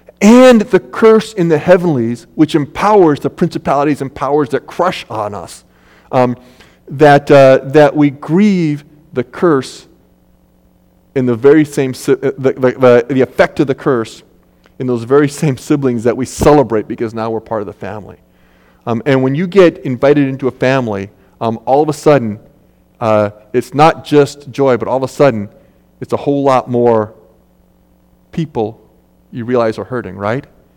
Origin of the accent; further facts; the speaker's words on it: Oak Harbor, Washington, United States; I grew up in Oak Harbor, being able to walk into a lot of different stores and just charge them.